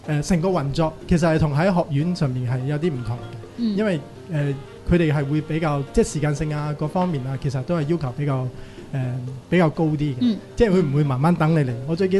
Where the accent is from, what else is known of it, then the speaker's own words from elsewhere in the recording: Malaysia; now in Hong Kong; 我是以前在马来西亚，我是马来西亚来的，89年来了